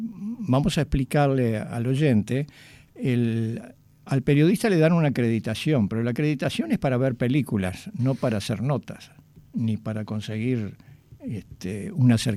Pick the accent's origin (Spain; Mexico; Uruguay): Uruguay; Montevideo; Le digo, sí, soy de Uruguay, Montevideo.